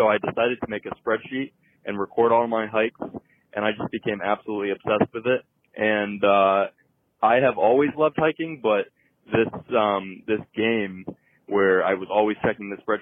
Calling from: New Milford, Connecticut, United States; I'm calling from New Milford, Connecticut.

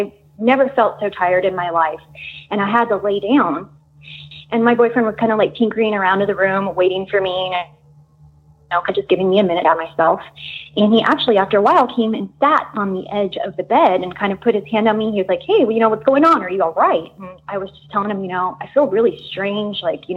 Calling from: Austin, Texas, United States; I'm calling from Austin, Texas.

